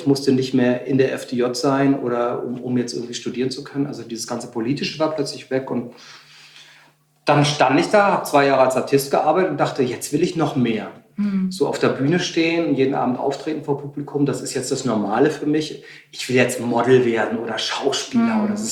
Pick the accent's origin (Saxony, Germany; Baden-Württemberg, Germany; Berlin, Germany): Berlin, Germany; East Berlin; Wir kommen aus der DDR, wir sind in Ost-Berlin hier haben wir gewohnt, ich bin ja auch groß geworden. Aber die ersten 3 bis 4 Lebensjahre bin ich mit dem Staatszirkus der DDR mitgetourt.